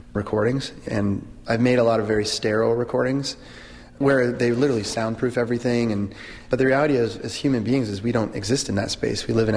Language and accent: English; Nashville, Tennessee, United States; I'm from Nashville, Tennessee.